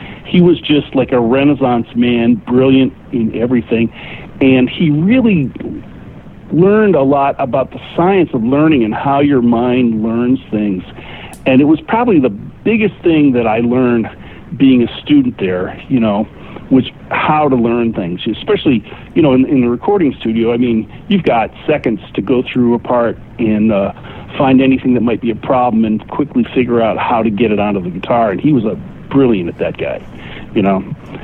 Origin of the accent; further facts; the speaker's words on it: Toledo, Ohio, United States; I'm from Toledo, Ohio, so I think I taught at three different stores by the time I was leaving Toledo.